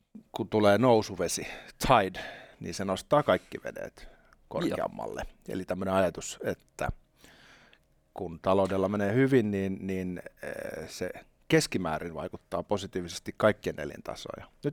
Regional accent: Espoo, Uusimaa, Finland; Itse olen Espoosta.

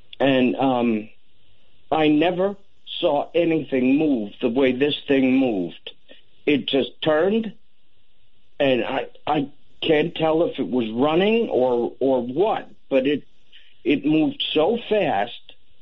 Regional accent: Norman, Oklahoma, United States; I'm from Norman, Oklahoma, which is about 30 miles south of Oklahoma City.

